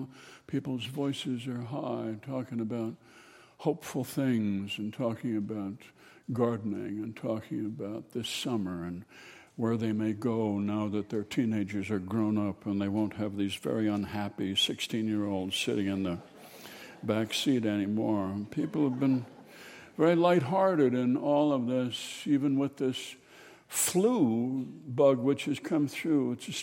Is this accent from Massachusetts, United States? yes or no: no; Minnesota, United States; Well, we're from Minnesota. We don't look to North Dakota for revelation, as a rule.